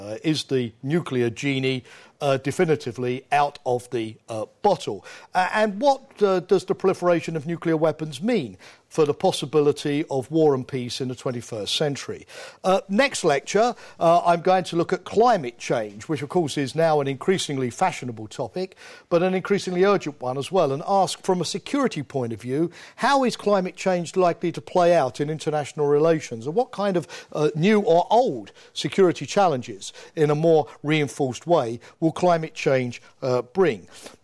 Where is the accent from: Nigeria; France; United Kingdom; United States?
United Kingdom; London; accent: Cockney; I must also apologise right from the outset that my strong Cockney accent is even worse than it is normally, because I'm suffering from a very heavy cold.